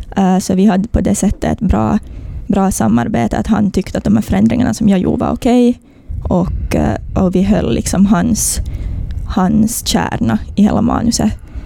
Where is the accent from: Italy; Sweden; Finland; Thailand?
Finland; Korsholm, Ostrobothnia; now in Helsinki, Finland; Ja, jag kommer ju ursprungligen från Korsholm, så jag är uppvuxen här. Och sen flyttade jag för 4 år sedan till Helsingfors, där jag valde att studera film.